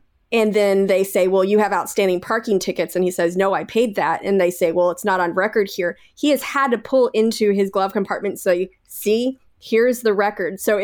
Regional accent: Canada; I'm Canadian, eh?

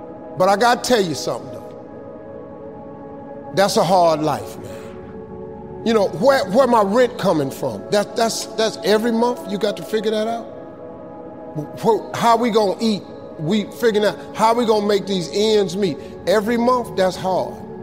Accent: Welch, West Virginia, United States; I'm from Welch, West Virginia. I grew up in the hood.

